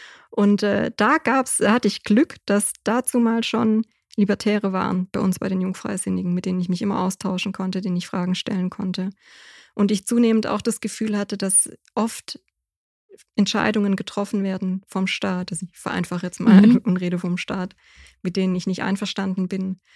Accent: Germany; Oder ich meine, aus Deutschland kommend, hast du diesen Freiheitsgedanken gar nicht so stark. Also ich bin auf dem Dorf aufgewachsen, da waren alle bürgerlich, schon immer, oder?

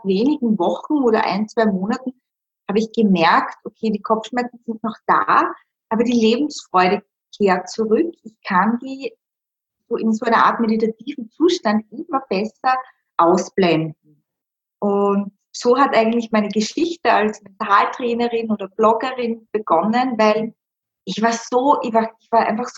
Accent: Styria, Austria; moved away as an adult; now in Vienna, Austria

